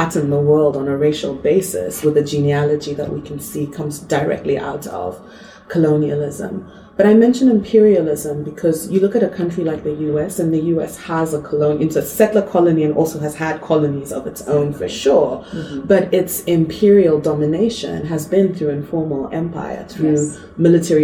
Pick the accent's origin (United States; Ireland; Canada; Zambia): Zambia; also born or lived in Zimbabwe; I'm from Zambia and Zimbabwe, and my family's on both sides. I have ancestors from across the region of Southern Africa